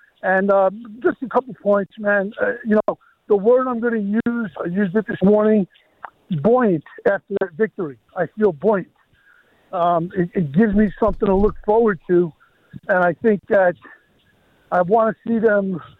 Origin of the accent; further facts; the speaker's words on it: Long Island, New York, United States; I mean, I'm from Long Island. I'm a huge Yankees fan